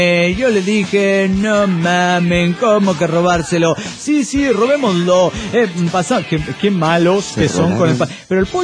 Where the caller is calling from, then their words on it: Cochabamba, Bolivia; de Cochabamba, Bolivia.